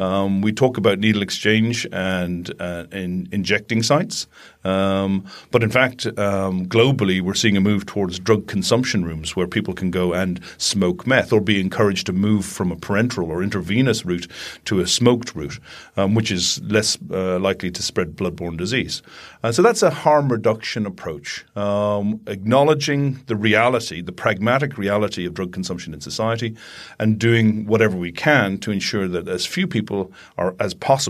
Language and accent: English; Ireland; I know that growing up in Ireland, nobody was paying attention.